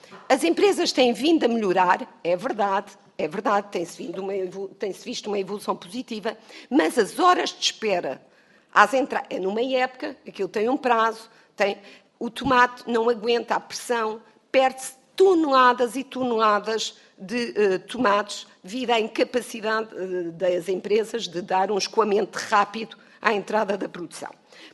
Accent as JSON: {"language": "Portuguese", "region": "Ribatejo", "country": "Portugal", "said": "eu sou do Ribatejo, isto é, sou de uma região de grande produção alimentar"}